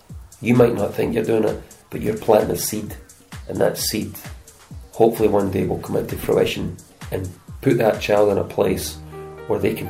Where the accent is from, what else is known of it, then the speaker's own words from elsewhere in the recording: Cambuslang, Scotland, United Kingdom; you didn't network growing up in Scotland. I mean, sorry, you didn't network growing up in Cambuslang.